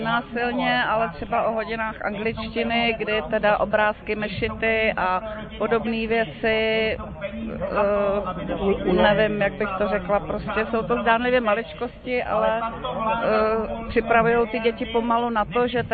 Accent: Liberec, Liberec Region, Czechia; Z Liberce.

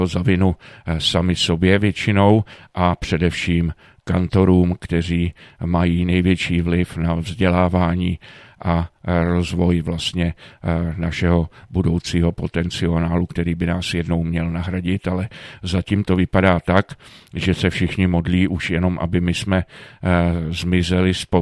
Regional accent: Bohemia, Czechia; protože u nás v Čechách nechci se tekon nějak, no, nechci to nějak hanět, ale doopravdy u nás v Čechách už ty tradice téměř pomalu mizí.

